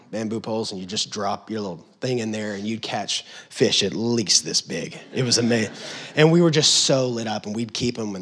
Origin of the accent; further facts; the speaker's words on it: Lubbock, Texas, United States; I grew up in West Texas. And there's no water out there. It's the desert. And I specifically grew up in a city called Lubbock.